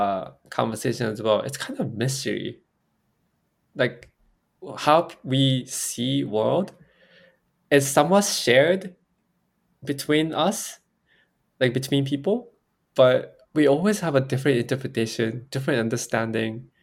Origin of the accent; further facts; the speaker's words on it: Japan; English is a second language; So I'm from Japan